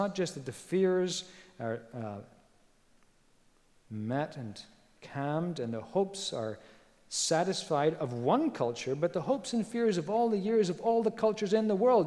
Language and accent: English; Spain; Where I grew up in Spain, there are eucalyptus trees.